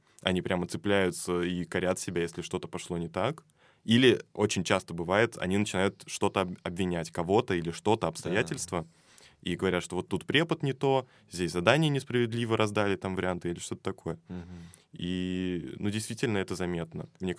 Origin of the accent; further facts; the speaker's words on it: Moscow, Russia; born there; я живу в Москве, я родился в Москве